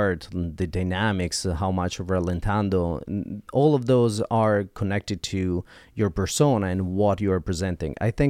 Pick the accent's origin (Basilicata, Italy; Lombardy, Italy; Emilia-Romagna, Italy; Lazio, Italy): Lombardy, Italy; Milan; English is a second language; Yeah, a lot of people commute to Milan even if they are far away, but I'm very close to the center of Milan.